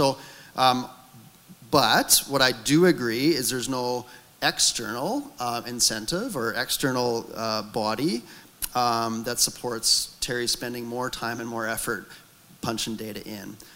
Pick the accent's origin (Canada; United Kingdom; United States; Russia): Canada; Alberta; I'm from Alberta.